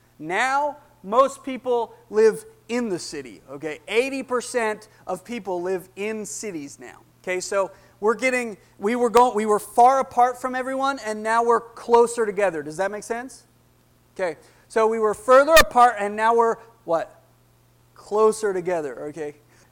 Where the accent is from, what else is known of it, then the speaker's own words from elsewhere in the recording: Canada; I'm Canadian, right? I played hockey. You know, obviously there's a lot of snow there